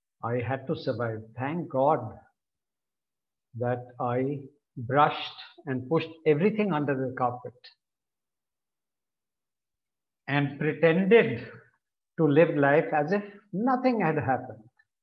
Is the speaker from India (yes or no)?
yes; New Delhi, Delhi, India; and I'm from New Delhi, India.